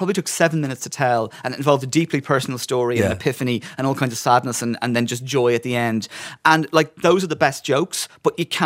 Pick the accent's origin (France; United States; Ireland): Ireland; Dublin, Leinster; I go, I'm from Dublin. And they go, well, you don't sound like you're from Dublin.